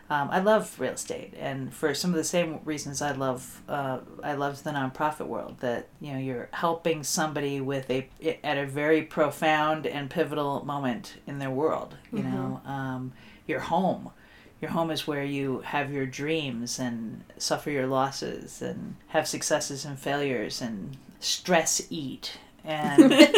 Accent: Detroit, Michigan, United States; moved away as an adult; I'm from Detroit, where the weak are killed and eaten. Came to Colorado in the late 90s, followed a dude, of course.

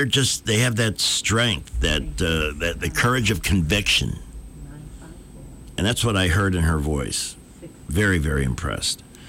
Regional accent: Chicago, Illinois, United States; also born or lived in Florida; I'm from Chicago originally.

